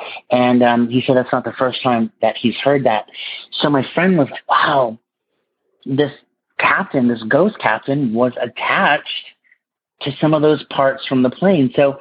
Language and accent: English; Los Angeles, California, United States; I'm from Los Angeles, California